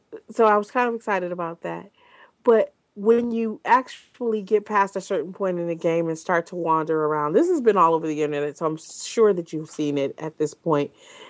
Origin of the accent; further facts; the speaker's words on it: Detroit, Michigan, United States; Because I'm from Detroit.